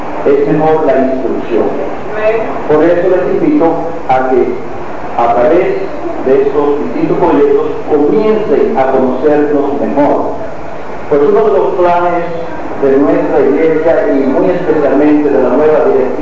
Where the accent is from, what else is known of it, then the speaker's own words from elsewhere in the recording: Cuba; moved away; dado mi condición de cubano, en ningún país me recibía más de 30 días